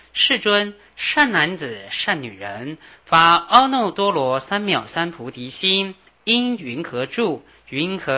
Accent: China; 我们中国人很不喜欢这样，会觉得哎呀，袒胸露背啊，对不对？

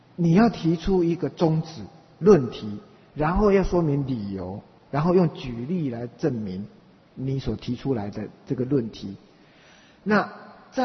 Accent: China; 我们中国人一方面就已经不是怎么喜欢辩论了

